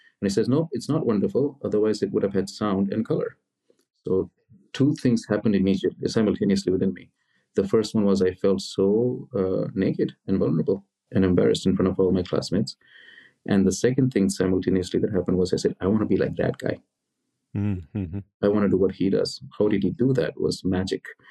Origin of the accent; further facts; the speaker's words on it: New Delhi, Delhi, India; New Delhi, India, the capital city.